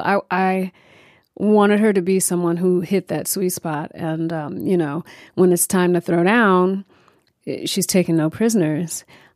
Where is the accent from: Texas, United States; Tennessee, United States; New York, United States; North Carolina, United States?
New York, United States; New York City; And so I'm a New Yorker. I know New York well. I love New York.